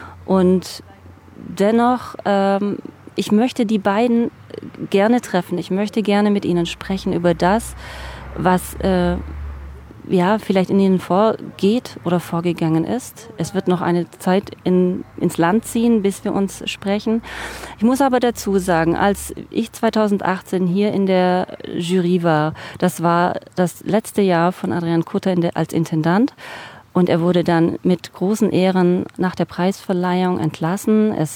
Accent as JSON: {"language": "German", "town": "Biberach", "region": "Baden-Württemberg", "country": "Germany", "tie": "born there", "said": "Ich bin gebürtige Biberacherin."}